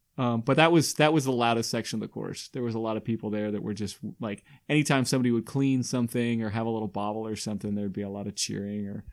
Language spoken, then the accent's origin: English; Reno, Nevada, United States; So for me, it was really cool to see a big time event come to my hometown.